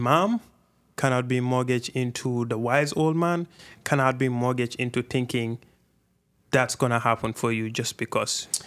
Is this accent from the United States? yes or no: no; Gambia; in observing the way I was growing up in Gambia and saw how we had way more mosques than, let's say, trade schools